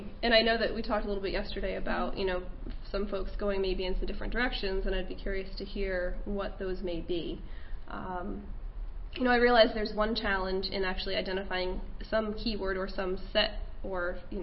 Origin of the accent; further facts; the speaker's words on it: New York, United States; My home state of New York does not retain the narrative and makes me want to cry sometimes.